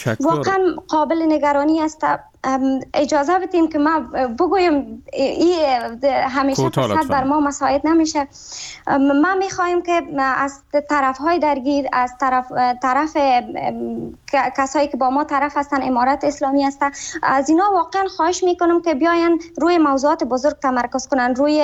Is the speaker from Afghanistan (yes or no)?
yes; Afghanistan; من حیث یک بانوی افغانستان که در کشور خودم بزرگ شدم، درس خواندم و یا همونجا سالها تحصیل کردم، کار کردم